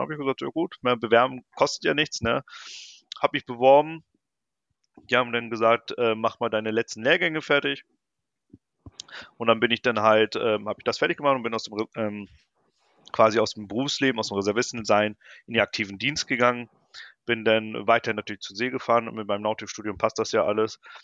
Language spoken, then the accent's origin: German; Germany; weil ich als Deutscher mit iranischen Eltern die Sprache spreche, also Farsi.